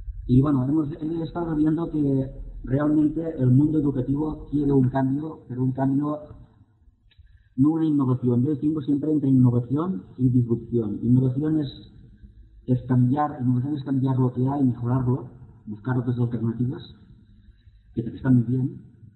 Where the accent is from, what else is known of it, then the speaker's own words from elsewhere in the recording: Medellín, Antioquia, Colombia; soy de Medellín